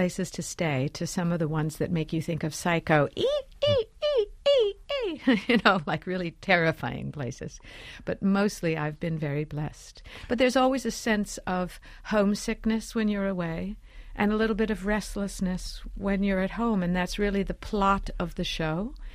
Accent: New York, United States; moved away; I grew up in New York. I moved in 1978.

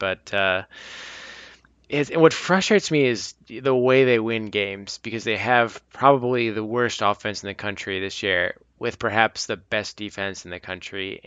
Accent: Iowa, United States; I hate Iowa. I grew up in Iowa. I grew up with Hawkeye fans.

